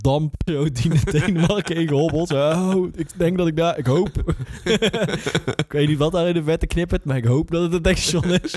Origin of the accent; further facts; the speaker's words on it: Netherlands; Want wij zijn Nederlanders en wij denken... in Nederland heb je om de 10 kilometer een tankstation.